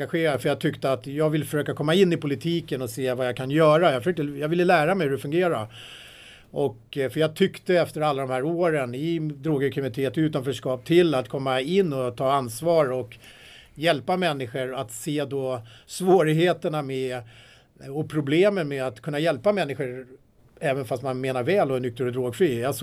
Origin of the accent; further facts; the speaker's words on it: Trollbäcken, Stockholm County, Sweden; Och jag växte upp i Trollbäcken och nere vid Dreviken.